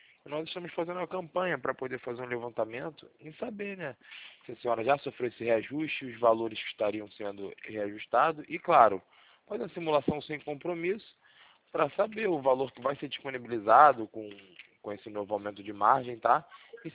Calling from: Rio de Janeiro, Brazil; eu falo do centro do Rio de Janeiro

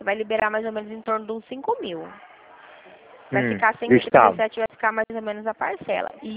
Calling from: Presidente Prudente, São Paulo, Brazil; Eu falo aqui de Presidente Prudente.

